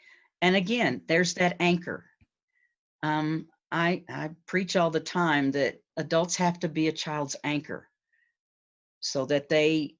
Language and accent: English; Colorado, United States; I'm from Colorado. They like hiking 14ers.